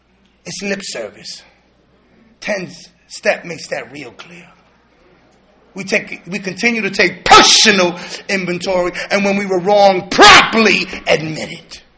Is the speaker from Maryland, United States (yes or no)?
no; New York City, New York, United States; Traveling, I'm from New York City